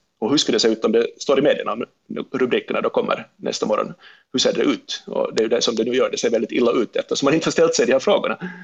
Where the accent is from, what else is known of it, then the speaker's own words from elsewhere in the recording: Finland; borde vi egentligen kräva lite mer av oss själva som finlandssvenskar